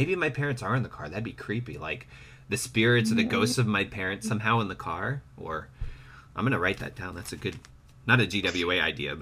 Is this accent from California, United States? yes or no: no; New York, United States; Yeah, I'm from New York.